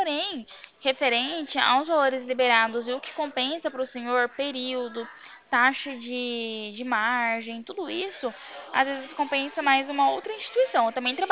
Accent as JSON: {"language": "Portuguese", "region": "São Paulo", "country": "Brazil", "said": "Sou aqui do interior de São Paulo."}